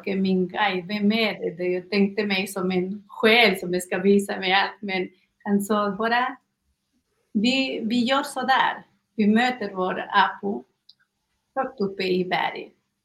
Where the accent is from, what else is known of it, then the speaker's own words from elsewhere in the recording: Peru; Swedish is a second language; now in Sweden; jag är från Peru, född i Peru, och vuxen där med gamla traditioner också, men jag var inte engagerad i det.